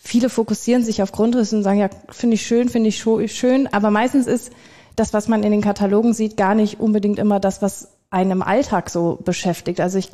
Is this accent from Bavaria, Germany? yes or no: no; Viersen, North Rhine-Westphalia, Germany; war bei mir in der Region, ich komme aus Viersen